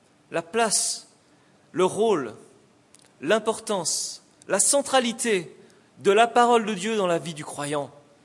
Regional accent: France; Chez nous, en France, c'est plus rapide.

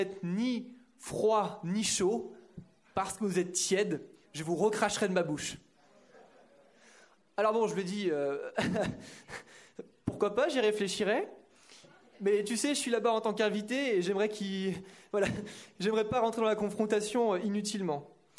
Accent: Lyon, Auvergne-Rhône-Alpes, France; je suis de Lyon, donc en France, fan de football

